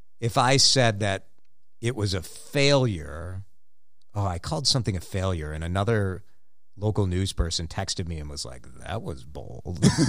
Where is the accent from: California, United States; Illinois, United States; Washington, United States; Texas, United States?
Illinois, United States; Chicago; I grew up in Chicago, right? Like, those, you know, that was my childhood, those Michael Jordan years.